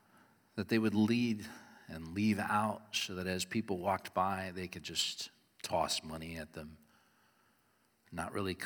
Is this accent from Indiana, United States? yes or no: yes; Indiana, United States; accent: Chicago; I grew up in Northwest Indiana. We thought of ourselves as Little Chicago. Our TV was Chicago. Our accents were Chicago.